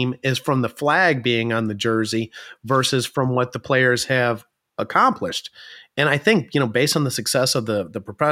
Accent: Atlanta, Georgia, United States; We come from the Atlanta region where it has been sort of unique in terms of the Atlanta United bringing in, you know, 50,000 plus audiences on a regular basis

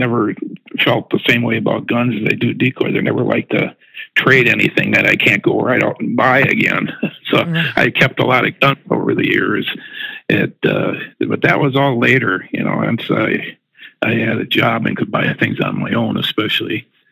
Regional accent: Milwaukee, Wisconsin, United States; born there; I lived in, because I was born in Milwaukee, then moved out to Aldo, Conemaugh, and which is closer to the Rock River Valley where Horicon and everything is.

